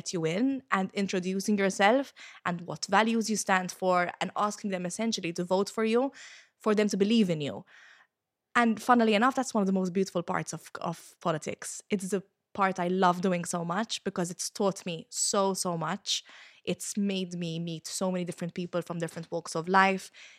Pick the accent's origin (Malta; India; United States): Malta; Gzira; the local committee of the Labour Party in Gzira, which is my hometown.